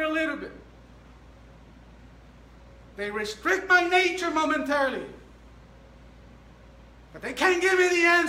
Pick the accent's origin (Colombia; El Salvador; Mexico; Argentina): Mexico; como somos mexicanos amigos